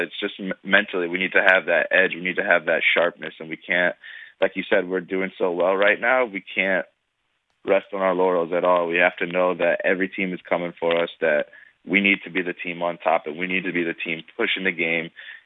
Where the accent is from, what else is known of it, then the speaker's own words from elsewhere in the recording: United States; now in Toronto, Canada; Well, listen, I'm an American. Before I came to Toronto, I knew nothing about Canada, nothing about Toronto.